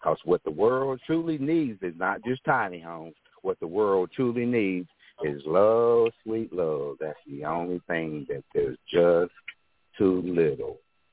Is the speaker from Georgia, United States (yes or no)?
yes; Georgia, United States; we've only had maybe three tornadoes to touch down in Georgia in my area.